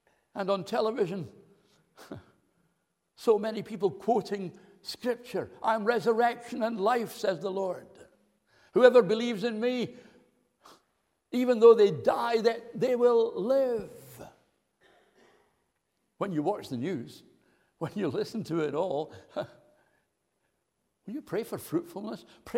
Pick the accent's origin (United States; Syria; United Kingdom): United Kingdom; Kilmarnock, Scotland; a village near my hometown in Ayrshire, in Kilmarnock, Ayrshire.